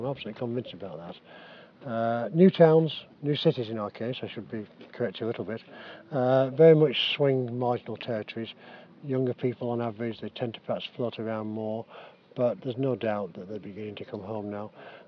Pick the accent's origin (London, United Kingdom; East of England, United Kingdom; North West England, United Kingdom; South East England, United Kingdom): North West England, United Kingdom; Preston